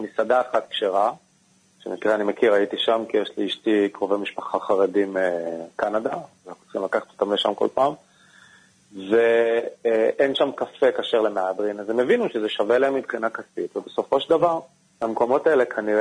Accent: Jerusalem, Jerusalem District, Israel; אני במקור מירושלים.

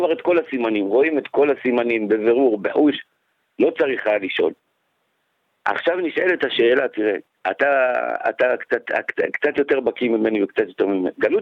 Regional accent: Rosh HaAyin, Central District, Israel; born there; זה עיר הולדתי, נולדתי בראש העין, אתה יודע, אני כבר לא מכיר את האזור

